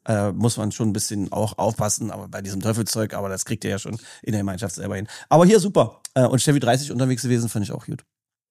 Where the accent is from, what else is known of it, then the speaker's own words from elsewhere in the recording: Magdeburg, Saxony-Anhalt, Germany; ich komme aus Magdeburg-Sudenburg, da redet man so.